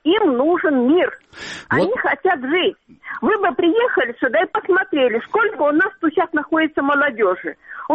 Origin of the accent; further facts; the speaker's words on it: Luhansk, Luhansk Oblast, Ukraine; Я из Луганска.